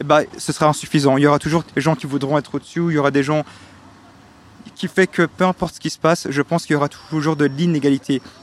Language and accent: French; Ixelles, Brussels-Capital Region, Belgium; born there; moi à la base je suis né ici à Ixelles.